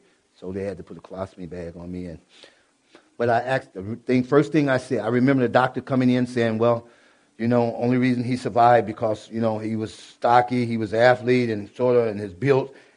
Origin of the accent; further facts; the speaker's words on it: Kankakee, Illinois, United States; when I went to this place called Kankakee, it was a place that I never wanted to go back to. That was my hometown.